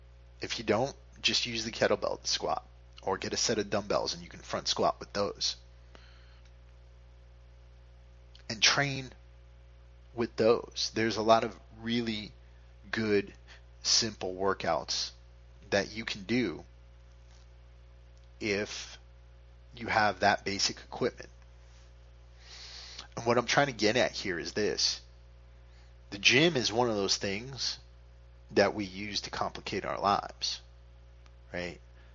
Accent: Connecticut, United States; I'll be in Connecticut next week. That's my home state.

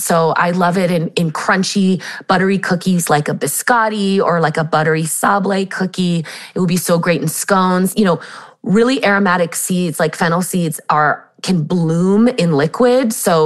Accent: San Diego, California, United States; Yeah, I grew up in San Diego, California. Both of my parents teach at UC San Diego.

